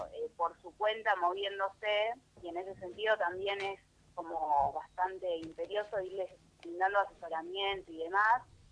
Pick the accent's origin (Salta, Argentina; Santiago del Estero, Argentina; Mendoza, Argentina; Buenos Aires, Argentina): Buenos Aires, Argentina; now in Córdoba, Argentina; yo soy de Buenos Aires y hace un año que estamos viviendo acá y la verdad que parece otro país.